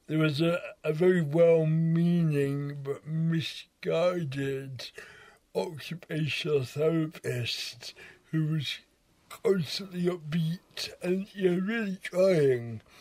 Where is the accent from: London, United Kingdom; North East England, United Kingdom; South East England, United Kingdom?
North East England, United Kingdom; accent: Geordie; I grew up in the Northeast, and I had a Georgia accent. And I lost it very, very quickly